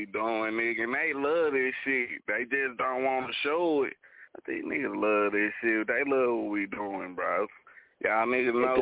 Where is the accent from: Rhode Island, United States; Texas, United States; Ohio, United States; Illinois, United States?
Texas, United States; Dallas; you get into the hood of Oak Cliff. And I'm from Beckley, bro. So, and I got tired of niggas just winning off of Oak Cliff who really don't rip Oak Cliff like that.